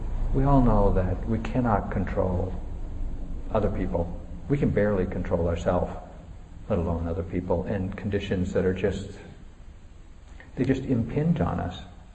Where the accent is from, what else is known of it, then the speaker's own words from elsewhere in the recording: New England, United States; You know, I grew up in New England, and in New England there's a strong cultural tradition of being self-reliant, independent